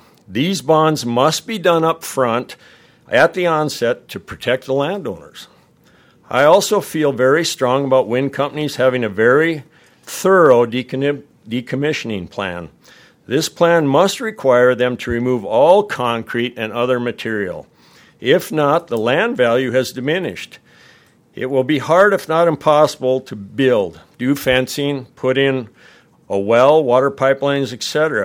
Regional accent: McKenzie, North Dakota, United States; for the record, and I'm from McKenzie, North Dakota. And as Jay said, my family's ranched in southern Burley County since before North Dakota was a state.

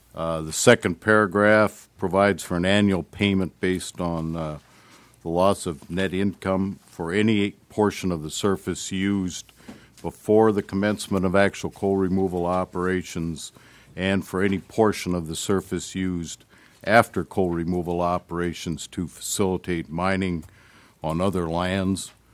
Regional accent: North Dakota, United States; I was born in Richardson, North Dakota, and raised on a farm and ranch just 7 miles south of there.

